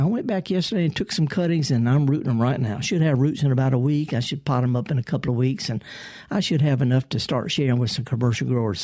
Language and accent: English; the South, United States; I'm a Southerner. You know, this is part of being in the South, I guess